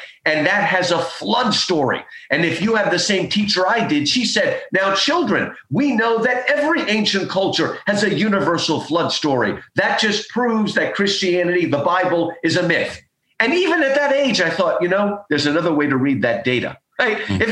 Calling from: Houston, Texas, United States; I'm calling you from Houston here. We don't have four seasons

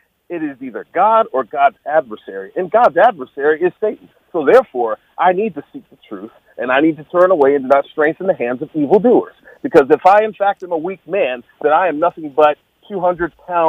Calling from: Virginia, United States; From Virginia.

